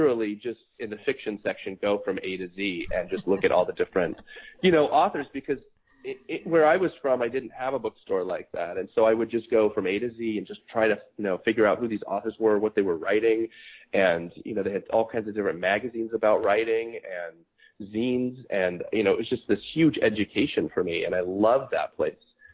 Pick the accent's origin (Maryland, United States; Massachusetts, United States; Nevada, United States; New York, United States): Nevada, United States; Reno; I come from, I was born and raised in Reno, Nevada, and it's a really provincial town.